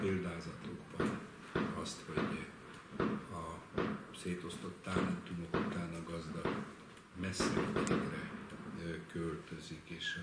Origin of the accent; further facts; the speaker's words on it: Nyíregyháza, Szabolcs-Szatmár-Bereg, Hungary; én gyerekkoromban voltam, Nyíregyháza környéki Nyíregyházán nevelkedtem gyerekkoromban, és gyakran voltam kint a környező bokortanyákon